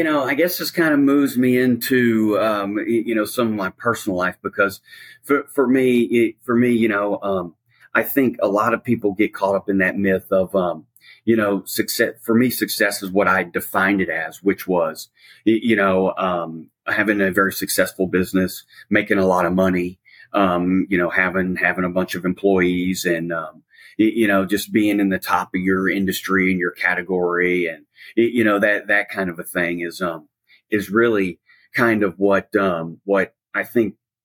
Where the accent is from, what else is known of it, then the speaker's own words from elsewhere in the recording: Louisiana, United States; Well, I'm originally from North Louisiana.